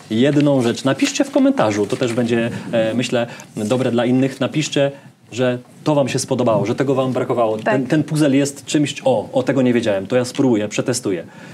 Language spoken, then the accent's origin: Polish; Bielsko-Biała, Silesian Voivodeship, Poland; ja z jednego końca Polski, a wy z drugiego. Ja z Bielska, a wy z Gdańska.